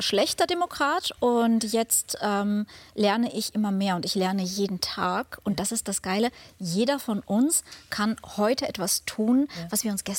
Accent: Germany; Ich bin aufgewachsen in Deutschland. Ich bin ja hier zur Schule gegangen.

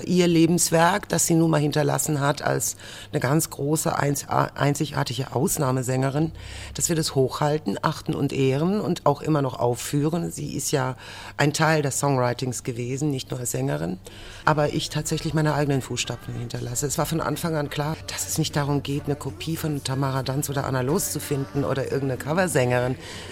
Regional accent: Rhineland-Palatinate, Germany; in der Pfalz, da wo ich herkomme

